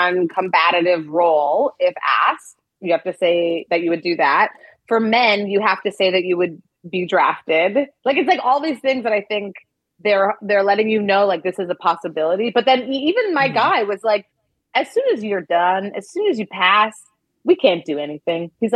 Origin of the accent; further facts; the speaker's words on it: Canada; now in United States; I grew up in Canada where like, you know, God, I've never, people don't walk around with guns.